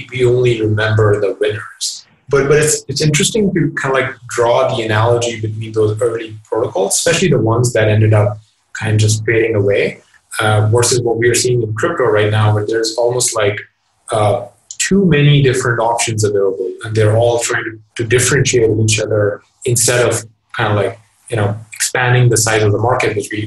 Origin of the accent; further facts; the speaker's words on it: Pakistan; so I grew up in Pakistan, and there were a lot of very religious people around me.